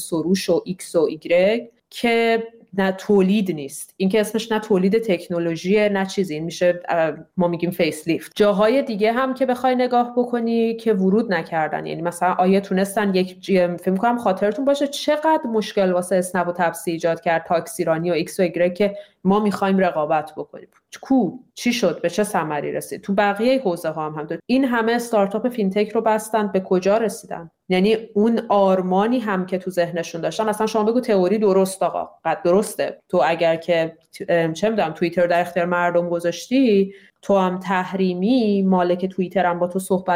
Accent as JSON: {"language": "Persian", "country": "Iran", "tie": "born or raised there", "moved": "as an adult"}